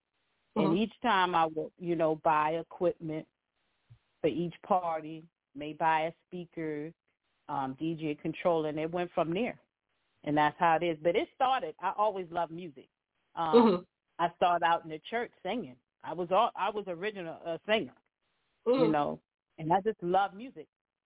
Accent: Charleston, South Carolina, United States; I'm from Charleston, South Carolina, right here, James Island. Mm-hmm. Yeah, I was born and raised in Charleston, right here on James Island.

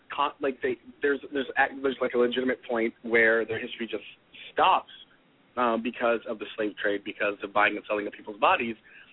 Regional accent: Duluth, Minnesota, United States; my mom's family co-founded my hometown of Duluth in northern Minnesota, which is now the fourth largest city in Minnesota. So that's where I was raised.

